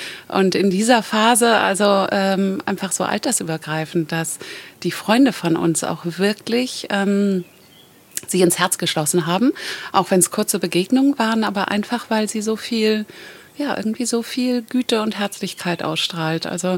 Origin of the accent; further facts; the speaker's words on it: Kiel, Schleswig-Holstein, Germany; now in Mallorca, Spain; Und Kiel ist ja meine Heimat und eigentlich bin ich auf Mallorca seit 10 Jahren.